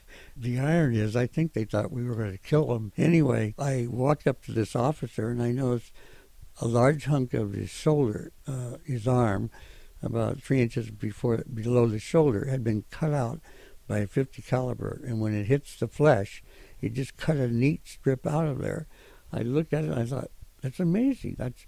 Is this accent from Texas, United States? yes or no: no; Iowa, United States